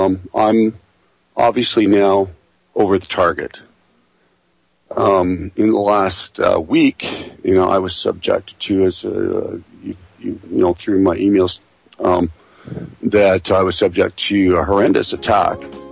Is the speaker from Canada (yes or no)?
yes; Canada; Well, I was born and raised in Canada, but that doesn't make me any less German. My family history in Germany goes back a long, long ways.